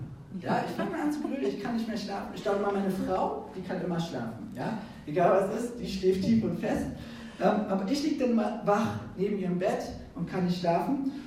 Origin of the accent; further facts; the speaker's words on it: Brandenburg, Germany; ich kenne mich da nicht so aus in den Bergen, weil ich bin hier in Brandenburg groß geworden, hier ist alles flach.